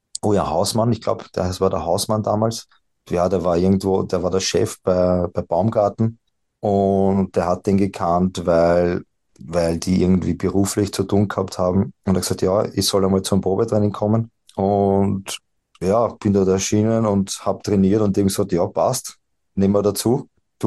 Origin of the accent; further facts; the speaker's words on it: Vienna, Austria; raus aus Wien, weil ich bin ein richtiger Wiener.